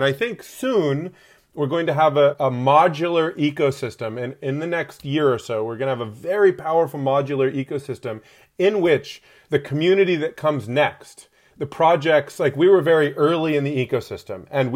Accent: Alaska, United States; I grew up in Alaska.

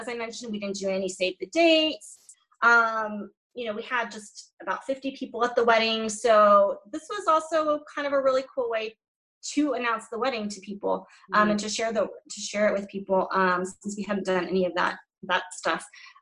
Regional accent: Houston, Texas, United States; I know I grew up in Houston, the Houston Chronicle, you pay for your wedding announcements in there, you know.

